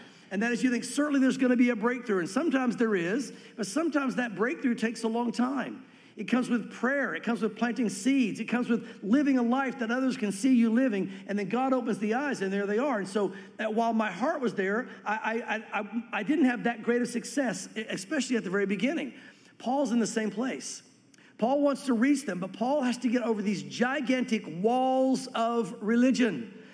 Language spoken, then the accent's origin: English; the South, United States; growing up in the South, growing up in your normal denominational church